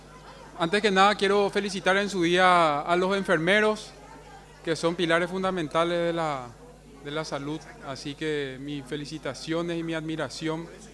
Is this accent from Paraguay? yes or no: yes; Paraguay; como paraguayos, como descendientes de grandes próceres, como descendientes de grandes luchadores que tuvimos, porque el Paraguay fue también víctima de un genocidio